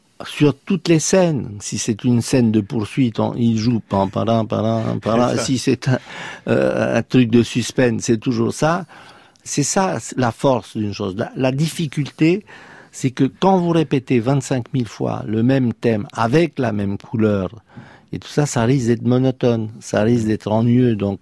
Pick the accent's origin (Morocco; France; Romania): Romania; French is a second language; Quand j'étais petit en Roumanie, il y avait un orchestre